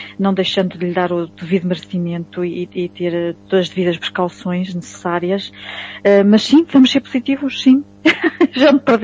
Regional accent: Santa Cruz, Lisbon, Portugal; born there; o meu pai é de Beirão, não é? Portanto, e a minha mãe, portanto, eu inclusive nasci em Santa Cruz, que é ao pé de Torres Vedras, portanto, a Zona Oeste.

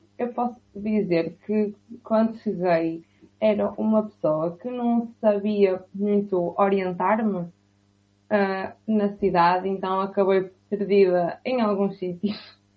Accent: Vila Nova de Famalicão, Braga, Portugal; now in Aveiro, Portugal; Vila Nova de Famalicão, em Braga.

